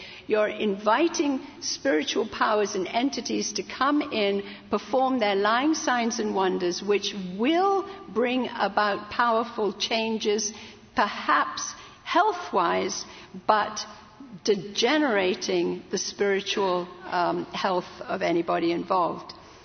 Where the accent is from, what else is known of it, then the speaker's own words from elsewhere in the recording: India; where I grew up in India, this kind of teaching was 100% acceptable.